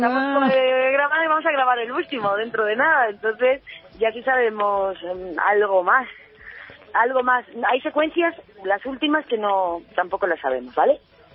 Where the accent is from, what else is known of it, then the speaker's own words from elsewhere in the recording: Andalusia, Spain; now in Madrid, Spain; Porque yo vengo del sur, yo vengo de Andalucía